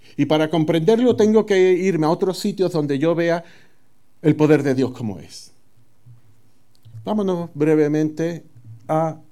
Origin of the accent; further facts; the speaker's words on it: Andalusia, Spain; Nos monté que yo soy sevillano. Allí lo que hay es una laguna en mi pueblo.